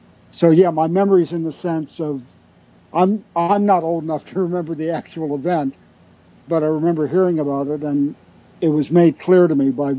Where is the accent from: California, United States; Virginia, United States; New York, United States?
Virginia, United States; Alexandria; my hometown of Alexandria, Virginia, just outside of D.C.